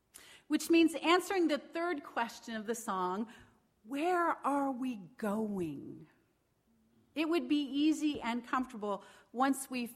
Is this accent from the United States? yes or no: yes; Oregon, United States; Some of you know I grew up in Southern Oregon